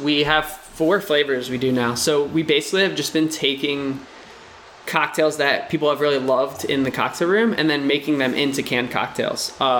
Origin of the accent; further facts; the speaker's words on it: New Jersey, United States; accent: South Jersey; I must have been my South Jersey accent.